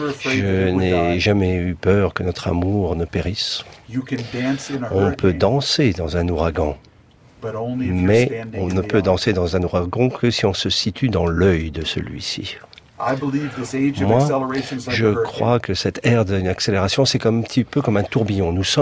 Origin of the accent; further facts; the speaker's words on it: United States; Je suis américain, mais ce que je dis, je pense que ça s'applique à la France aussi.